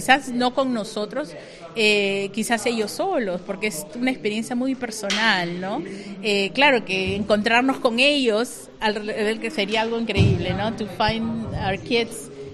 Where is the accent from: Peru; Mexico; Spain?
Peru; Lima; now in United States; Y yo soy de Lima, vivo en la costa, me encanta, nosotros vivimos en Florida, cerca de la playa